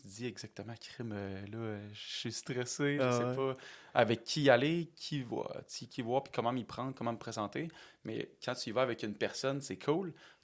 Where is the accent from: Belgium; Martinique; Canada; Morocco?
Canada; Alma, Quebec; J'ai une Alma, puis ça va peut-être paraître avec mon accent, mais ouais, c'est ça.